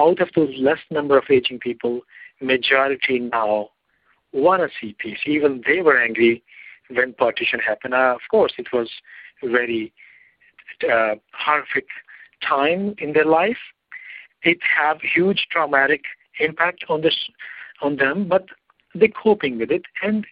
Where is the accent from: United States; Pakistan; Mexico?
Pakistan; When I was growing up in Pakistan, there was a hate among people against India